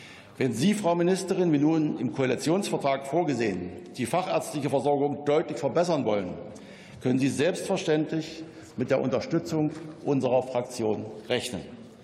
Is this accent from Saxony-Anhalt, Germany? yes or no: yes; Bitterfeld-Wolfen, Saxony-Anhalt, Germany; Zu sehen sind Bilder aus meiner Heimatstadt Bitterfeld-Wolfen.